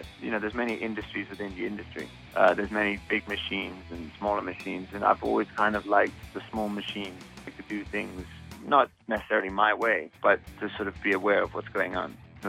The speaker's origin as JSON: {"language": "English", "country": "Switzerland", "tie": "born or raised there", "also_born_or_lived": "London / Italy / United States", "said": "I'm born in London, but I grew up in Switzerland. I spent a lot of time sort of living, traveling through Italy growing up, because we always had family there. And then spent a lot of time in America, and it's kind of been a bit of a mishmash."}